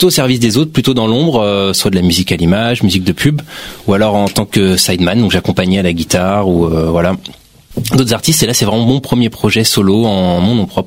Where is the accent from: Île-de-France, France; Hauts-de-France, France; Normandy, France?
Île-de-France, France; Paris; born there; Donc, mais je suis né à Paris, moi.